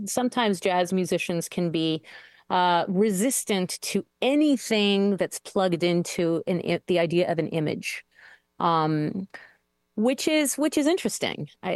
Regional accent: France; You know, what's interesting is growing up in France, the French see jazz as pop music.

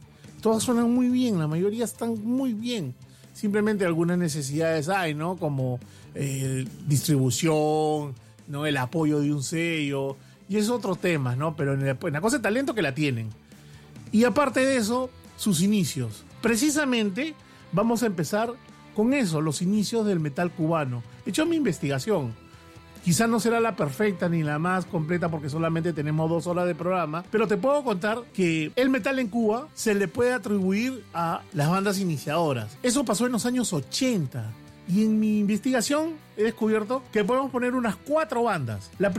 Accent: Peru; Sí, me quedo sorprendido porque yo pensaba que solamente había pasado en mi país, en el Perú, pero veo que en otros países han habido persecuciones a los metaleros. Por ejemplo, en mi país pasó con el terrorismo que teníamos con Sendero Luminoso.

